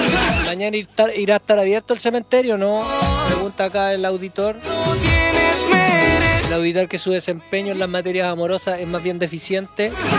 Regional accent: Cabo Blanco, Los Ríos, Chile; ya me siento oriundo de Cabo Blanco. Aborigen de Cabo Blanco. Toda la vida Cabo Blanco. Ahí nací, mi familia es de Cabo Blanco. Somos todos de Cabo Blanco. Nací y criado en Cabo Blanco. Toda la vida Cabo Blanco, sí.

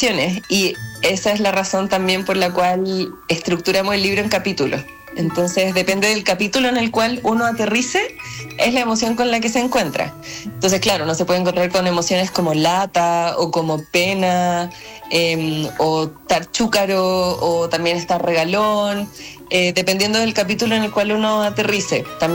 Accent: Chile; que creo que también es súper parte de nuestro dialecto chileno

